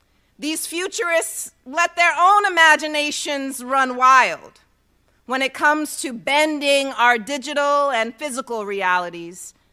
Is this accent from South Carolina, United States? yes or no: yes; South Carolina, United States; also born or lived in India / Los Angeles, United States / South Pacific / Southern Africa; I come from many Souths. I was born in southern India. I was raised equal parts in South Carolina, South Central LA. I spent my youth in the South Pacific, Southern Africa, and Southwest Atlanta.